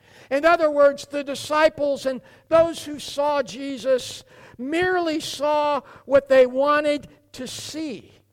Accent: Oregon, United States; who set up a commune about 150 miles east of where I grew up in North Central Oregon.

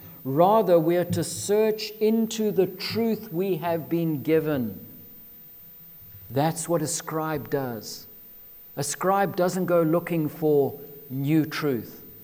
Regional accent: Zimbabwe; to be a Christian only because I was raised in a Judeo-Christian ethic in Zimbabwe

